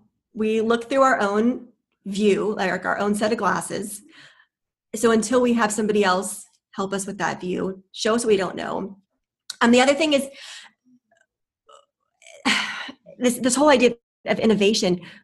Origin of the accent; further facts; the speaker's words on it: Orlando, Florida, United States; I'm a native. I'm from the Space Coast. I'm a graduate of UCF.